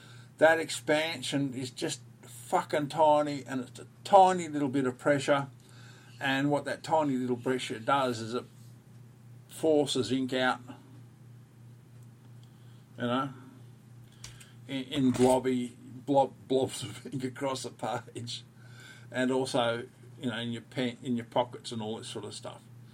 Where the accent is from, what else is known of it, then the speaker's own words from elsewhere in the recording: Australia; I'm from Australia, mate.